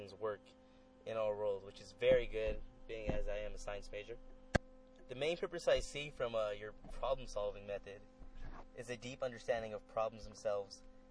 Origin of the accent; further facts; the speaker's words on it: Los Angeles, California, United States; also born or lived in Tucson / Downey; I'm from Downey, California, which is a town in Los Angeles County. But this is just where I graduated high school from. In my short life, I've moved a lot. I grew up in L.A., mostly, though. I was born in L.A.